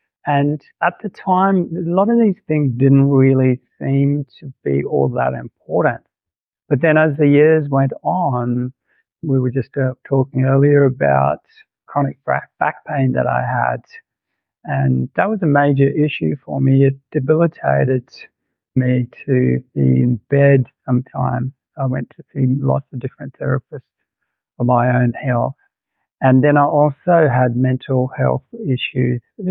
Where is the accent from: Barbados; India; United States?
India; I grew up overseas in India in the mountains.